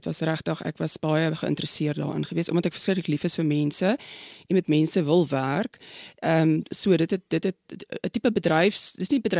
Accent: Strand, Western Cape, South Africa; also born or lived in Pretoria; Is toch interessant, ek is in Pretoria gebore, maar ons is toe in die strand het ek groot geword

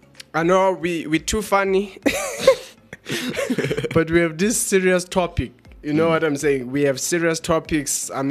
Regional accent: Johannesburg, Gauteng, South Africa; Yeah, again, Musa … we are from Johannesburg in South Africa.

